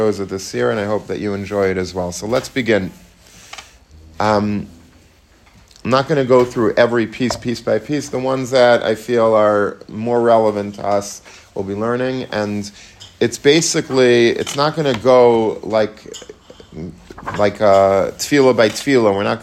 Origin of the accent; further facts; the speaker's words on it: Long Beach, New York, United States; And I went to Hebrew Academy of Long Beach, and he was a Rebbe from, and I lived in Long Beach, I grew up in Long Beach